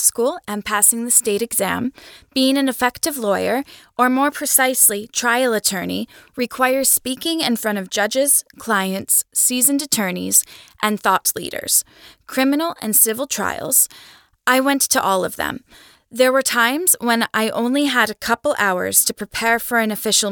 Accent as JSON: {"language": "English", "town": "Los Angeles", "region": "California", "country": "United States", "tie": "born or raised there", "said": "Growing up in Los Angeles, I got my 10 minutes of fame as an aspiring journalist."}